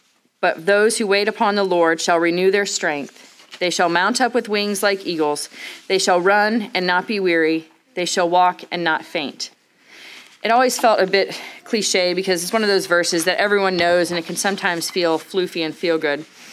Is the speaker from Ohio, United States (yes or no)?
yes; Canton, Ohio, United States; I grew up in Canton, Ohio, in Northeast Ohio with my parents and five siblings, two older and three younger.